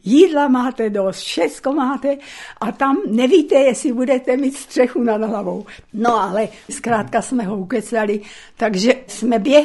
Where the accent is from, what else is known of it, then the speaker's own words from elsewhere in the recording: Korita, Rivne Oblast, Ukraine; now in Czech Republic; Vesnice se jmenovala Korita, bylo to kousek od Ostrožce, to byl náš okres, ale my jsme byli jako rodina jediná v ukrajinské vesnici.